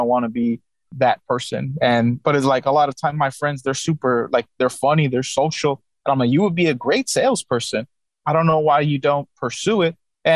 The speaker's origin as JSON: {"language": "English", "town": "El Paso", "region": "Texas", "country": "United States", "said": "I'm from El Paso too. Like a lot of people go to Odessa, Midland to work in West Texas in the oil fields."}